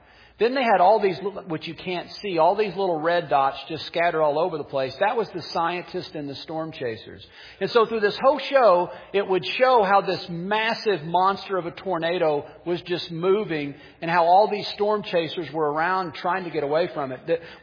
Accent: Missouri, United States; born or raised there

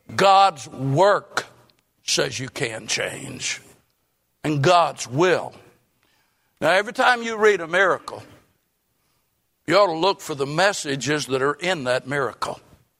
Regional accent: Florida, United States; I preach that because I'm from Florida.

